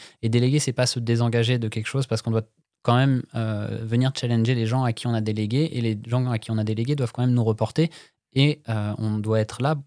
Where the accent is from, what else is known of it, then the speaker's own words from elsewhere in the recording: Brittany, France; Je viens d'un petit village de Bretagne et aujourd'hui on est basé à Rennes.